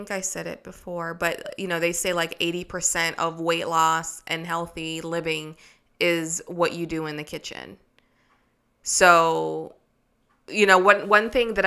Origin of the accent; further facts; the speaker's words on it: Jamaica; I grew up on rice. I'm Jamaican and I'm Chinese, and rice is on both sides of my family